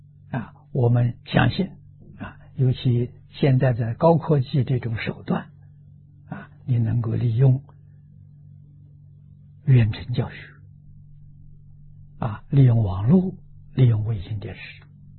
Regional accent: Lujiang, Anhui, China; 在我的老家安徽庐江汤池小镇

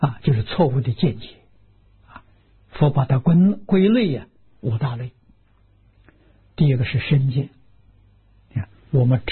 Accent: China; 这两种都是我们中国人讲的成见

